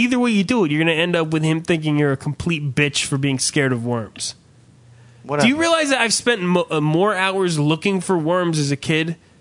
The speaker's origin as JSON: {"language": "English", "region": "New Jersey", "country": "United States", "said": "No. We're from New Jersey. We're not from fucking... We're not Tommy Pantera out in the goddamn Crystal Springs of Colorado."}